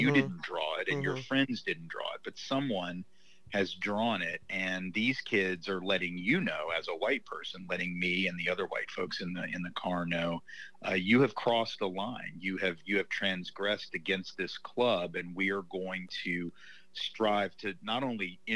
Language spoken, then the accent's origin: English; Nashville, Tennessee, United States; I'm from Nashville, Tennessee. I grew up here, which is where I live again now.